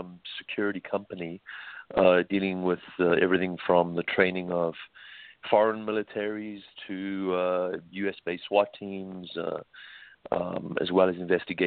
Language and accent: English; South Africa; Yeah, I grew up in South Africa, and my first foray into the security business was straight out of college in the government intelligence sector